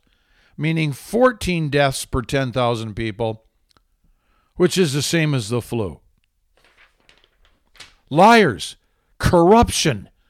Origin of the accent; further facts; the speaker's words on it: Lowell, Michigan, United States; back near my hometown of Grand Rapids, Michigan. Well, I was from Lowell, but not in Grand Rapids, very close